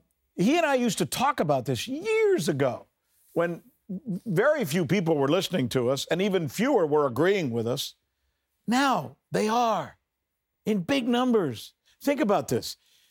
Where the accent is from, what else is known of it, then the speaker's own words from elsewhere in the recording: United States; Iran, to whom I, as an American, am grateful.